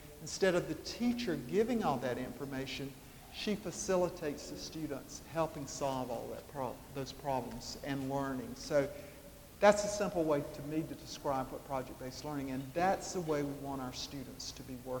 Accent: South Carolina, United States; I grew up in Saluda County and still live there, one of the plaintiff districts.

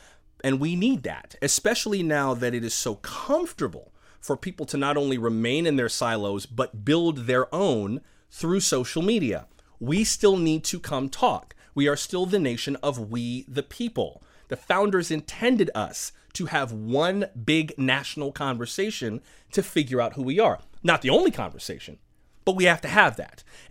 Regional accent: Florida, United States; Singer Island was closest. I didn't go to the beach that often, but Singer Island I always loved.

